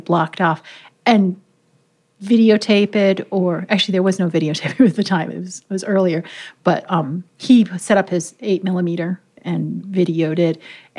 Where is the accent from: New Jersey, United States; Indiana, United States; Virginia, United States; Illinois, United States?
Indiana, United States; Yeah. I grew up in Indiana.